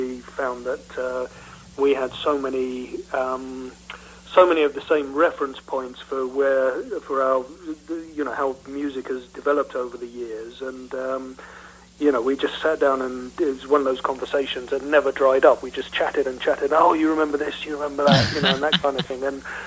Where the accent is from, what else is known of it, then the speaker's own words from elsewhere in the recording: England, United Kingdom; You've got to remember I'm English.